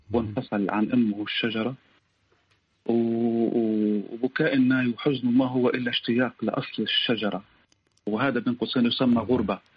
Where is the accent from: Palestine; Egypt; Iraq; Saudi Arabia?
Palestine; ونحن كفلسطينيين يعني انولدت اب عن جد غريب او مغترب، يعني زي ما بقول من لاجئ، من لجوء الى لجوء، من لجوء الى لجوء، من مكان الى مكان، من شتات الى شتات